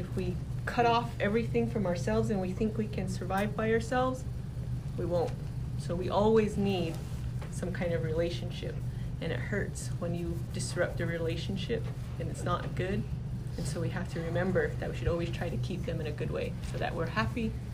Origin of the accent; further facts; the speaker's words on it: United States; Past experience is being Navajo. I'm Navajo, I'm Native American.